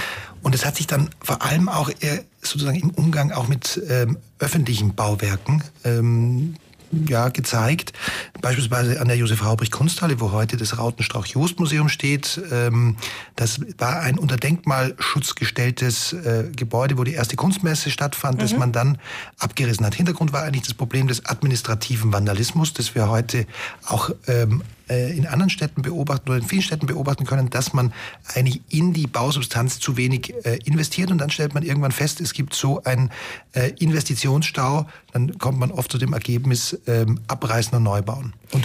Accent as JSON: {"language": "German", "country": "Austria", "moved": "yes", "lives_now": "Cologne, Germany", "said": "also ich bin ja selber als Österreicher 1999 nach Köln gekommen"}